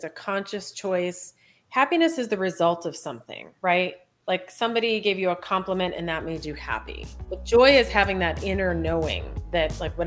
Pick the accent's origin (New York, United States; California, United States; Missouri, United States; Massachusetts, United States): Massachusetts, United States; Boston; We're from Boston.